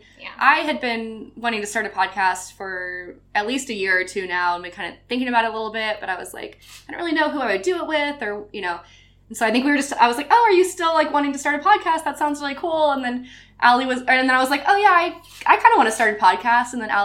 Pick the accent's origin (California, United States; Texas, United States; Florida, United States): Texas, United States; Austin; And I actually was born and raised in Austin, so people call me a unicorn sometimes.